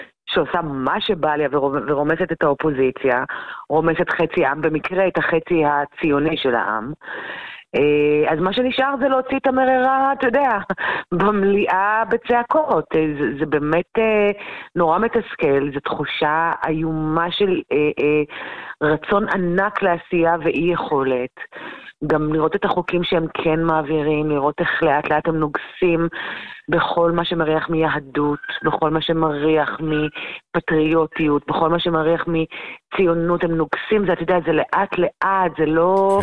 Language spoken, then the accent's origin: Hebrew; Jerusalem, Jerusalem District, Israel; כי אני ירושלמית